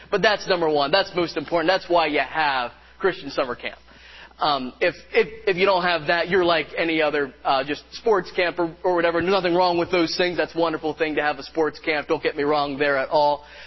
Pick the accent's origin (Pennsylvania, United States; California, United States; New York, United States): Pennsylvania, United States; Mount Pleasant Mills; now in Spruce Creek, United States; We are from all the way up in Spruce Creek, Pennsylvania. I am originally from Snyder County, Pennsylvania, Mount Pleasant Mills area.